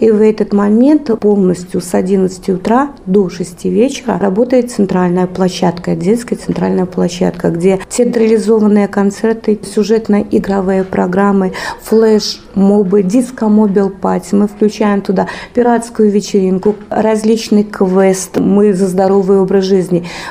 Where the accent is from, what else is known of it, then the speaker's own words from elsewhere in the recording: Vitebsk Region, Belarus; born there; now in Novopolotsk, Belarus; Родилась я в Лепельском районе, это моя малая родина, но когда я приехала в Новополоцк